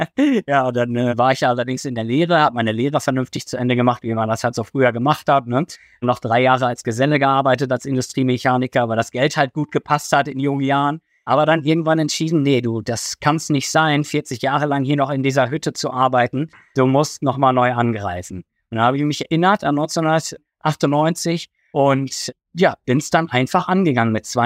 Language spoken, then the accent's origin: German; Eckernförde, Schleswig-Holstein, Germany; also born or lived in Ruhrgebiet; Ich werde dieses Jahr 45 Jahre alt, komme aus Eckernförde, gebürtig aus dem Ruhrgebiet